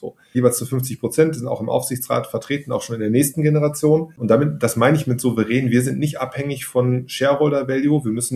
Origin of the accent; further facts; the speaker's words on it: Dortmund, North Rhine-Westphalia, Germany; Ich bin Dortmunder, geboren und aufgewachsen, war dann zwischendurch zum Studium mal woanders. Eine kurze Zeit, habe aber auch meine Familie hier, Eltern, Schwiegereltern, Kinder, Frau, alles in der Region. Bin auch der Region emotional sehr verbunden.